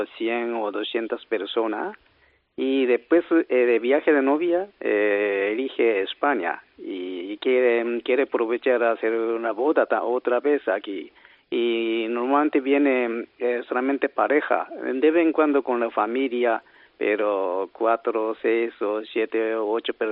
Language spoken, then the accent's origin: Spanish; Yasuda, Kochi, Japan; Spanish is a second language; Bueno, en provincia de Kochi, donde está la ciudad de pueblo de Yasuda.